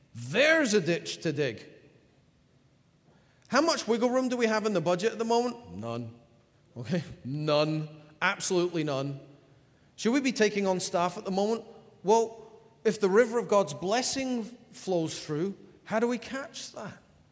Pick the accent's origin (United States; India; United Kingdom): United Kingdom; Scotland; Being of English stock, but I was born and brought up in Scotland, even though I sound like I come from, I don't know, Poland or something.